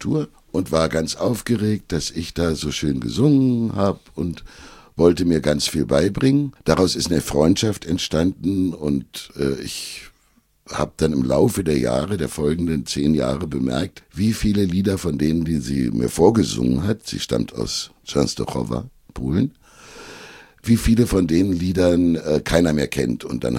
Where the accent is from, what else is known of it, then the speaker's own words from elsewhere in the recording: Berlin, Germany; Ich bin ja aus Köpenick.